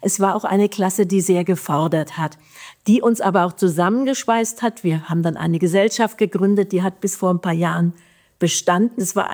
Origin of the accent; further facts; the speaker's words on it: Bamberg, Bavaria, Germany; born there; also born or lived in Nuremberg; Also ich bin geboren in Bamberg, wie gesagt 1941.